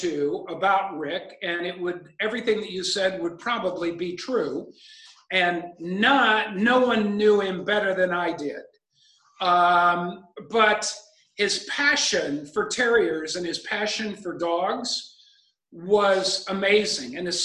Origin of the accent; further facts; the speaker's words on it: Kansas City, United States; I grew up in Kansas City.